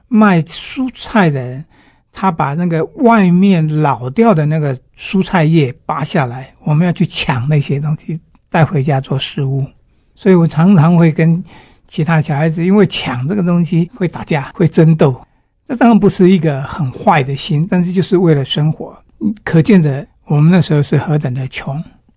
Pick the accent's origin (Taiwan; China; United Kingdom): China; Guangdong; 我就是在这样一个环境长大。那我本身是广东人。那么我父亲我祖父他们都是做餐饮业的